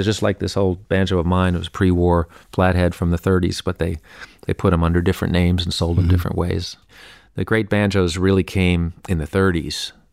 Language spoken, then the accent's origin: English; New York City, New York, United States; I grew up here in New York City and on 100th Street, West End